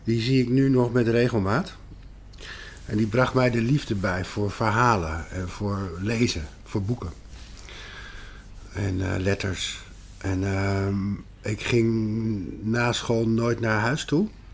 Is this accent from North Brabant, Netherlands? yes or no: no; Schiedam, South Holland, Netherlands; Ik kom uit Schiedam. Dat mag eigenlijk niemand weten.